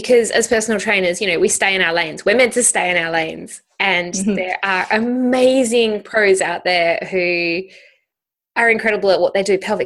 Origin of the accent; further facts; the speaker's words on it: Australia; I'm Australian, obviously, and we have our own social justice issues down here.